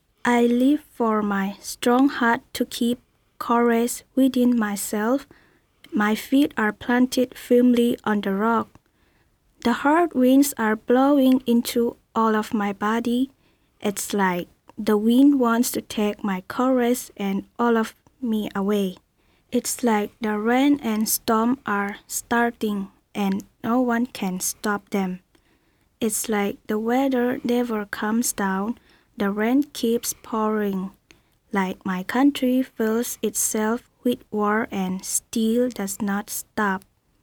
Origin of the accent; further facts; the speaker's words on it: Chin State, Myanmar; I am from Chin State of Burma